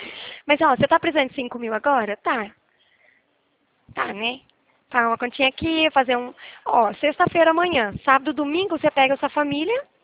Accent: Limeira, São Paulo, Brazil; Eu sou de Limeira

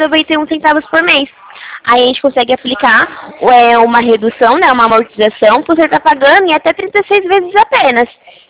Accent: São Paulo, Brazil; Eu sou de São Paulo

